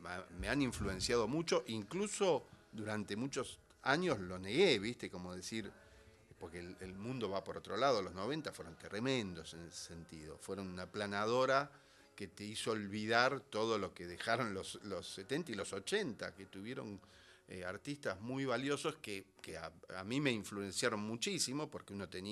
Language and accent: Spanish; Buenos Aires, Argentina; Viví mucho tiempo, ahora vivo en Capital, en Villaluro, estuve en Flores también. Soy un hombre de Buenos Aires, indudablemente.